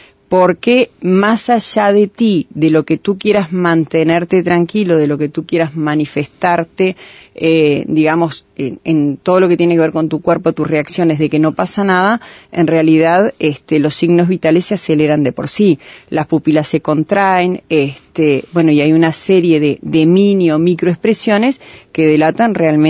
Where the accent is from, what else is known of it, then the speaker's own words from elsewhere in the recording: Maldonado, Uruguay; De Maldonado mismo.